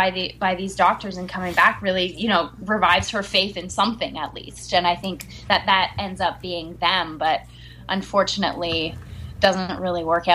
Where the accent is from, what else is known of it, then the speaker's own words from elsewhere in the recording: Montreal, Quebec, Canada; we're both from Montreal.